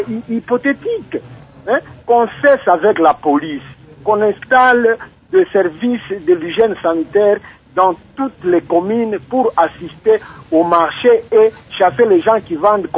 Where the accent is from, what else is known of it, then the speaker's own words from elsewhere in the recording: Kinshasa, DR Congo; ici chez nous à Kinshasa